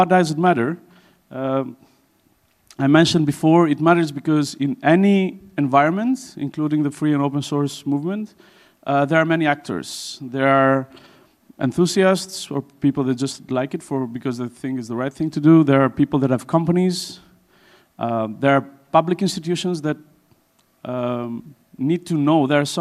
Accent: Elbasan, Elbasan County, Albania; now in Tirana, Albania; I come from I come from Albania in a city called Elbasan, which is quite in the center of close to Tirana. It's quite a simple city, very small, and doesn't have much. And now I live in Tirana, which is the capital of Albania.

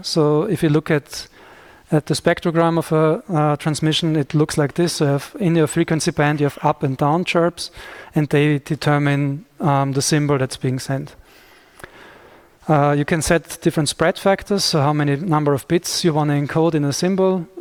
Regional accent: Graz, Styria, Austria; So for instance, in my hometown of Graz, we do have one router

